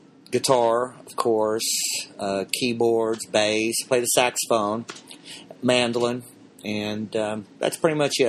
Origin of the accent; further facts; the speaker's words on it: Tennessee, United States; I am from Tennessee. As they say, born and half raised here. I was born in East Tennessee in the Smoky Mountain area.